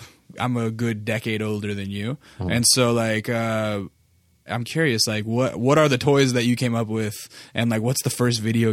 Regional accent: Alaska, United States; You know, similarly, I grew up in Alaska.

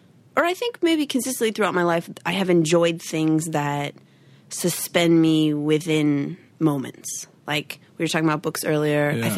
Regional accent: Wilmette, Illinois, United States; also born or lived in Evanston; And then I grew up primarily in Wilmette, Illinois, which is, kind of the next town north.

